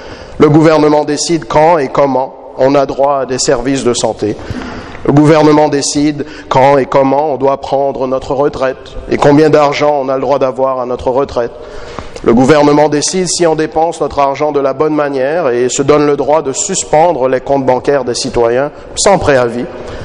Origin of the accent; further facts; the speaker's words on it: Canada; Chez nous, au Canada, le Dieu de la société est le gouvernement